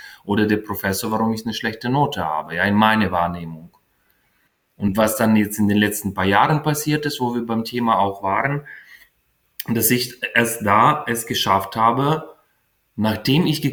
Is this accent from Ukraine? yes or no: yes; Ukraine; also born or lived in Soviet Union; ich bin in der Sowjetunion geboren, Anfang der 80er Jahre. Als ich 10 Jahre alt war, dann dürfte ich bereits eine neue Identität erleben. Ja, ich bin dann von einem sowjetischen Kommunistenkind bin ich zu einem unabhängigen ukrainischen Bürger geworden